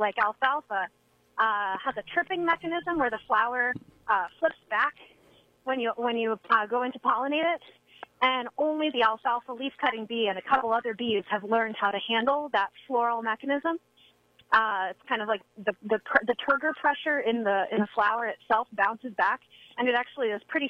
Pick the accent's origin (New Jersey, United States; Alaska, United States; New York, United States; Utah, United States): New York, United States; Hyde Park; So I actually grew up in the Hudson Valley, across the river from the Catskills. I grew up in Hyde Park, Strasburg. And we had a bunch of goats in the backyard